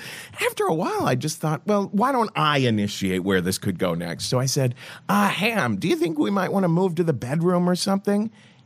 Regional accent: Ohio, United States; And I thought to myself, geez, you know, I'm from Ohio. I don't know how to be impolite and like cut things.

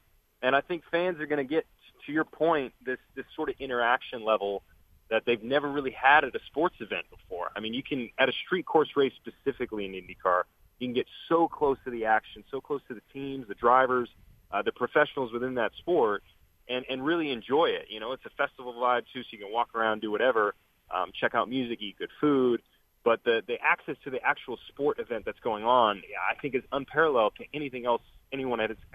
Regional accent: Nashville, Tennessee, United States; I'm blown away that we're going to be able to do that in my hometown of Nashville.

